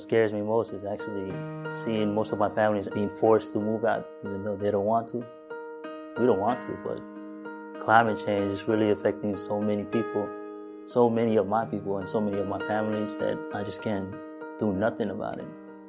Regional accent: Marshall Islands; also born or lived in Hawaii / Washington / California; now in Arkansas, United States; I'm originally from the Marshall Islands. I've lived in the States most of my life. I've lived in many different states, from Hawaii, Washington, California. And I moved out to Arkansas about 6 years ago

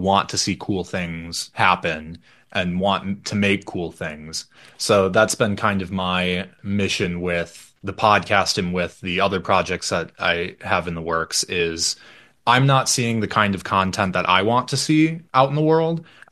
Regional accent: New Lisbon, Wisconsin, United States; now in Eau Claire, United States; I grew up in New Lisbon, Wisconsin, which is just this tiny town out in between the Dells and Toma.

